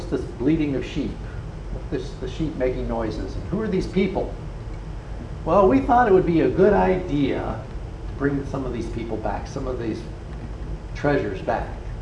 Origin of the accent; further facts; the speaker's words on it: Ohio, United States; moved away as an adult; Anybody that knows Mary Jo and I know that we came from Northeast Ohio. I got transferred out here for work.